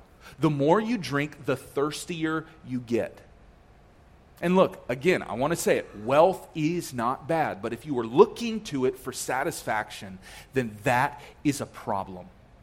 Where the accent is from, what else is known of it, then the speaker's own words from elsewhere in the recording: Niceville, Florida, United States; I grew up in Niceville.